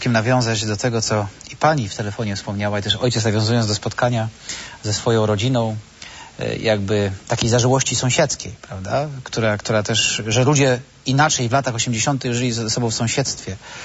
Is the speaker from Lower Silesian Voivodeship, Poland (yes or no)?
yes; Lubin, Lower Silesian Voivodeship, Poland; bo ja pochodzę z miejscowości górniczej, czyli z Lubina.